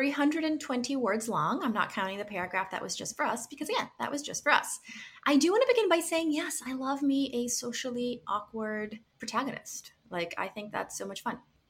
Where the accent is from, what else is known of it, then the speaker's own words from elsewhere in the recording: the South, United States; now in Macon, United States; Born and raised in the South, I currently live in Macon, Georgia.